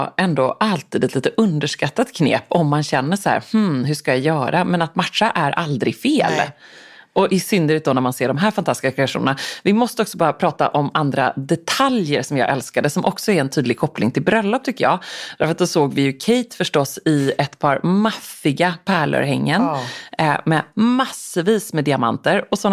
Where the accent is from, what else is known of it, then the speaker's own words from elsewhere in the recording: Gothenburg, Västra Götaland County, Sweden; för som den göteborgare jag och min mamma är, så pratade vi ju med väldigt många vakter